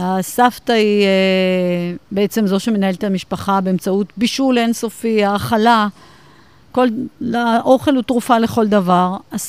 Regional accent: Haifa, Haifa District, Israel; also born or lived in Jaffa; אני גדלתי בחיפה, נולדתי אמנם ביפו, אבל כבר בגיל שנה, כבר הוריי חזרו, אמי מאזור חיפה ואבי הגיע ליפו, הם שניהם בני דור ראשון לניצולי שואה.

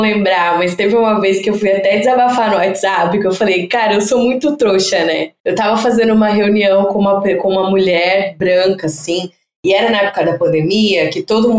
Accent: São José dos Campos, São Paulo, Brazil; Eu sou de São José dos Campos, sou formada em Relações Públicas

